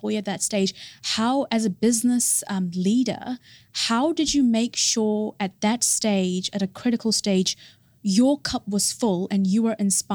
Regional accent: India; because I'm Indian.

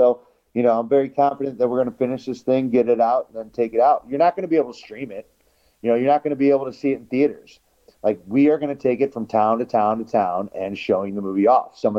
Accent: St. Louis, Missouri, United States; So, when we go to St. Louis, there's a number of wrestling promotions I work with out there. That's my hometown.

